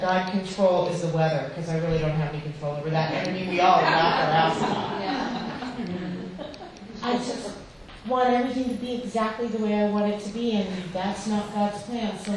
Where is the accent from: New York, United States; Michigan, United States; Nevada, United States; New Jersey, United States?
Nevada, United States; Carson City; also born or lived in Long Beach, California; I'm a compulsive overeater, and I'm from Carson City, Nevada.